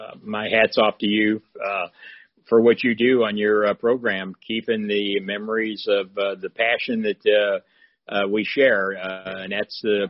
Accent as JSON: {"language": "English", "town": "East St. Louis", "region": "Illinois", "country": "United States", "tie": "born or raised there", "said": "I'm actually from the Illinois side, right out of St. Louis, Missouri. Grew up in East St. Louis, Illinois, in the housing projects"}